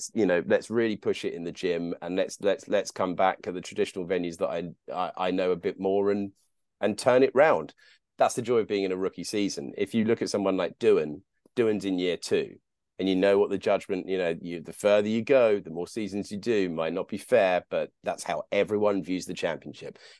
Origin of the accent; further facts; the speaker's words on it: United Kingdom; So I am British, to answer that question.